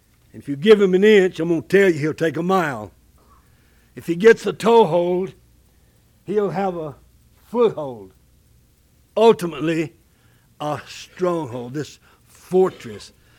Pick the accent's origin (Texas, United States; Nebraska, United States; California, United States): Texas, United States; Frisco; I used to get up there and tell them … from Frisco, Texas, and I'm 79 years young.